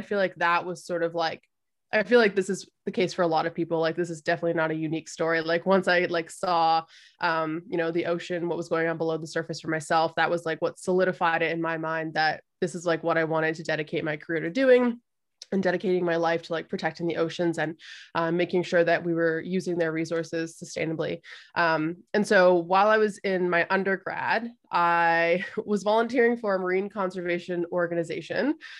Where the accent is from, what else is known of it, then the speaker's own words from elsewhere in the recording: Canada; I was actually like born and raised in Canada.